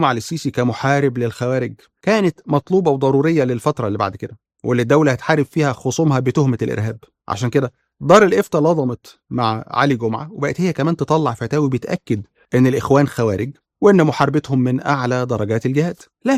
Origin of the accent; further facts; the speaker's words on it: Egypt; في كل حاجة في حياتنا كمصريين